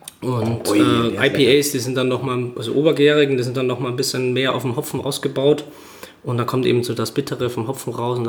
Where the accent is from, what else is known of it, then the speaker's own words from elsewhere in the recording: Austria; ich bin jetzt seit 6 Jahren, sechs Jahre sind's, 2013 bin ich hierher gekommen. Und ursprünglich komme ich so ziemlich aus der Mitte von Österreich, das ist jetzt irgendwie keine größere Stadt in der Nähe.